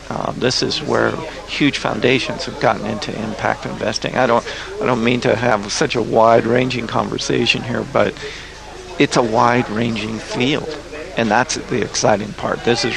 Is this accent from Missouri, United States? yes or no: no; Malibu, California, United States; also born or lived in Washington State; I came from growing up in Malibu to moving to Washington State and watching my dad go bankrupt.